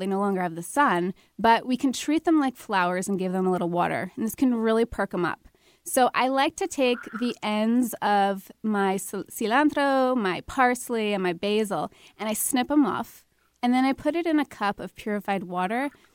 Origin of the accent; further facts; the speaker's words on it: New York, United States; accent: New York; Yes, my New York accent is slipping out.